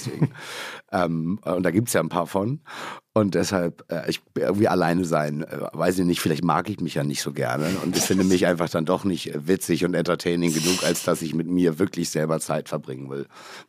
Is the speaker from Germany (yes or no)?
yes; Germany; ich bin nicht nur schöner als du, ich bin Deutscher und zahle weniger für einen Döner als du.